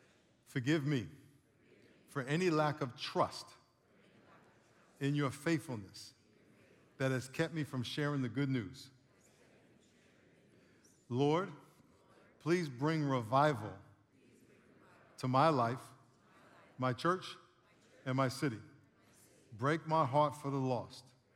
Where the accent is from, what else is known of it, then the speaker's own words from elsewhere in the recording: Queens, New York, United States; In 1964, I was 4 years old, grew up in Long Island, and right in Queens